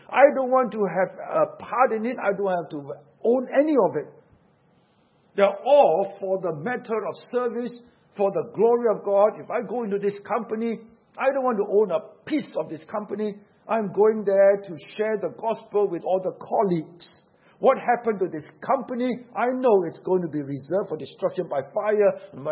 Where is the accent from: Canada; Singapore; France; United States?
Singapore; I may look like a Chinese, but I am not a China Chinese. I am a Singaporean.